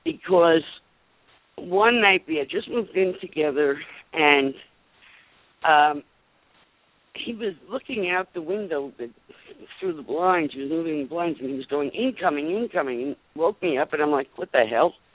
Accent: Bronx, New York, United States; And I come from a project in the Bronx. So it wasn't a matter of courage growing up in the South Bronx.

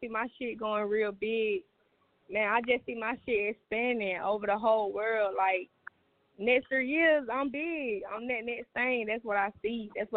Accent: Atlanta, Georgia, United States; Yes, ma'am. I'm from Atlanta, born and raised, straight from here. I never been nowhere else unless I'm traveling, so I'm from here.

